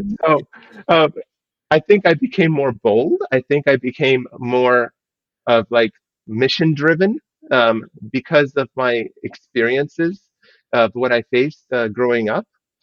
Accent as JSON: {"language": "English", "region": "Ohio", "country": "United States", "tie": "born or raised there", "said": "through 12th grade. I was in Ohio, but I was in two different schools in high school as well in Ohio."}